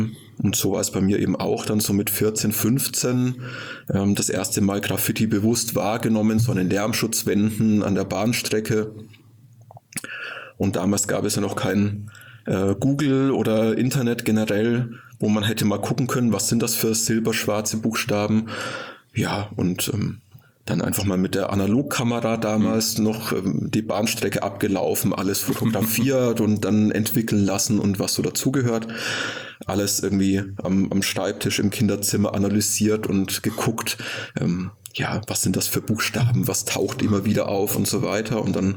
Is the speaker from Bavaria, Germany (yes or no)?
yes; Nuremberg, Bavaria, Germany; accent: Franconian; now in Fulda, Germany; Ich bin schon seit 2002 in Fulda, geboren, aufgewachsen in und um Nürnberg. Also man bekommt den fränkischen Akzent, das rollende R nicht so wirklich weg.